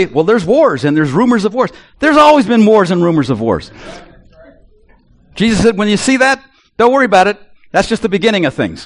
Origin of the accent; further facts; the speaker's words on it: Canada; I'm a Canadian.